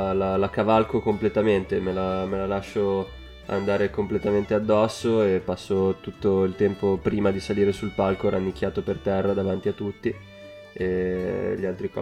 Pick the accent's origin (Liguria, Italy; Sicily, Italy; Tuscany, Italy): Liguria, Italy; Genoa; sono di Genova, ho 23 anni e faccio il comico.